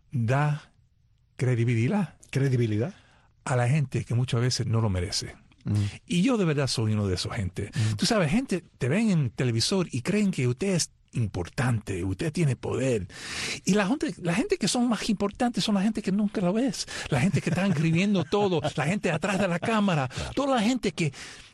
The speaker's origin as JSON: {"language": "Spanish", "region": "New York", "country": "United States", "tie": "born there", "said": "Yo siempre pensaba que eso era manera de Nueva York, porque nosotros nacimos en Nueva York."}